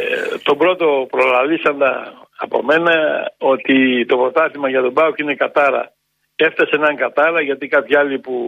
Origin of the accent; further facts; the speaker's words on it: Thessaloniki, Central Macedonia, Greece; δεν είμαι ΠΑΟΚτής, είμαι Θεσσαλονικιός.